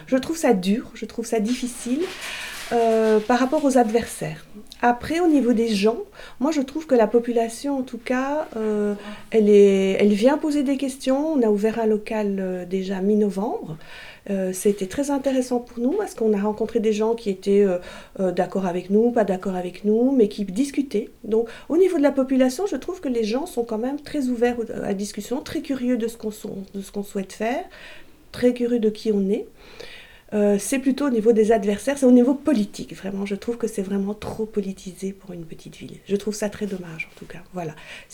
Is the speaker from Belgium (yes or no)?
yes; Belgium; now in France; je suis arrivée en 2001 dans le Diois, que je suis belge d'origine, là je suis maintenant française